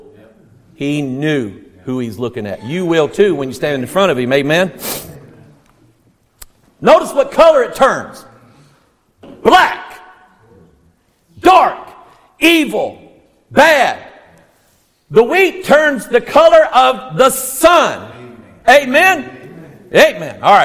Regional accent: Arkansas, United States; moved away; They think I have an accent. I lost my accent when I left Arkansas.

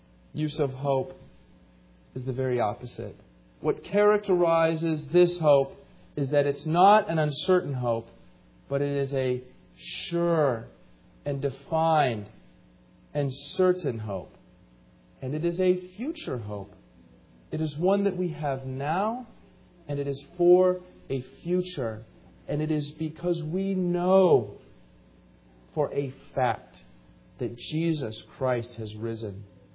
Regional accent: Ventura, California, United States; born there; I was born in Ventura

